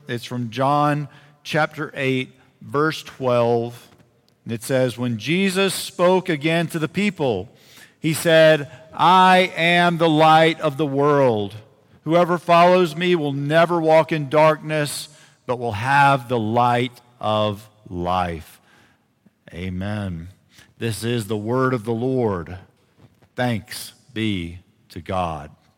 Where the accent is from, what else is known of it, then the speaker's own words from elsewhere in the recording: South Carolina, United States; It's that I'm from the United States, and I'm from South Carolina, and I'm now going to talk about American football.